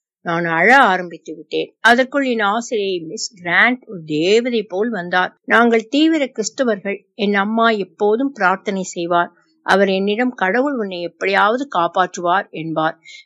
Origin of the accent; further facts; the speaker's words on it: Vellore, Tamil Nadu, India; born there; நான் வேலூரில் பிறந்தேன்.